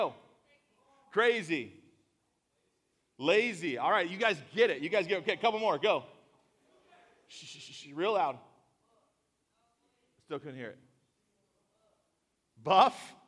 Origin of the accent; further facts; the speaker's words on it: California, United States; Last night I told you I was from California.